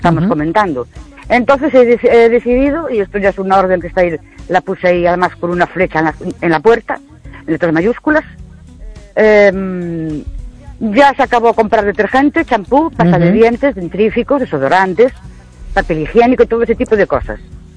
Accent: Ourense, Galicia, Spain; de Ourense.

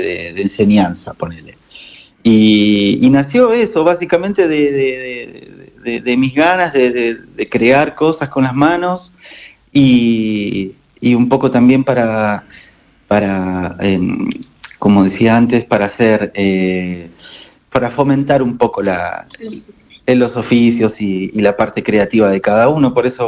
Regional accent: Argentina; que soy muy bueno contando cuentos. Como buen argentino.

